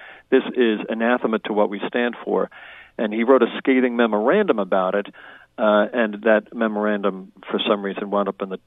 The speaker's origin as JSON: {"language": "English", "region": "New York", "country": "United States", "said": "I'm familiar with the training schools, and I'm from New York, so I know all about Willowbrook and the like."}